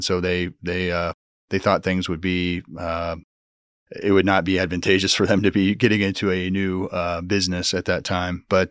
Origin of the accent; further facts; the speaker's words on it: Marysville, Kansas, United States; Well, I'm originally from Marysville. So Manhattan was kind of our second home.